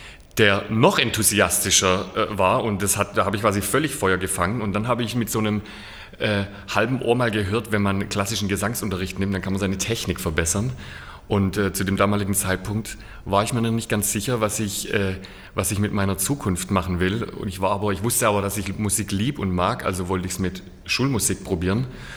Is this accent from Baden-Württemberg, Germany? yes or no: yes; Heilbronn, Baden-Württemberg, Germany; Also ich komme direkt aus der Region Heilbronn.